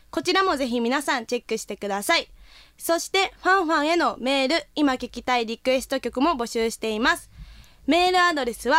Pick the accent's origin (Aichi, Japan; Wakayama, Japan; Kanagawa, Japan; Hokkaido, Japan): Wakayama, Japan; 私たちの地元、うん、和歌山県のお父さんは家庭を大事にして